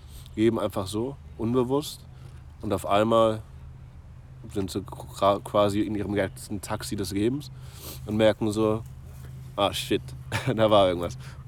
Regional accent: Germany; Ich bin in Vereinigten Deutschland groß geworden als Europäer an der Stelle.

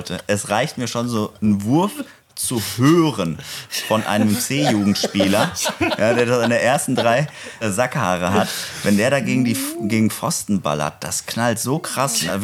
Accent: Spain; now in Germany; dass ich als Spanier in Deutschland lebe, dass ich nicht zum Bund musste in Spanien, aber auch nicht zum Deutschen.

